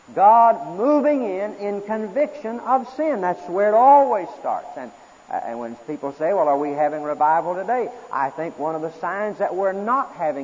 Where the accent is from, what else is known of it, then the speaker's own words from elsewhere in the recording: Fort Smith, Arkansas, United States; When I was growing up in Fort Smith, Arkansas, we had a fellow in our town